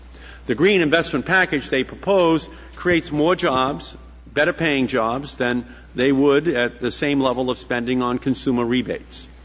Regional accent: Massachusetts, United States; In my home state of Massachusetts, clean tech is already the 10th largest industry

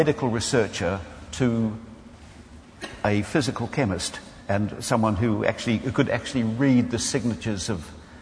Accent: England, United Kingdom; I'm an English reporter who has known and indeed read the books of James Lovelock for many years

